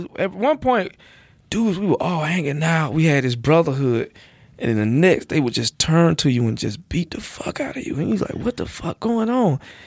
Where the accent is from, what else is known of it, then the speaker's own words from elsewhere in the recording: Georgia, United States; But what do I know? I'm from Georgia. You know what I mean? I'm from the place that's voted to carry guns.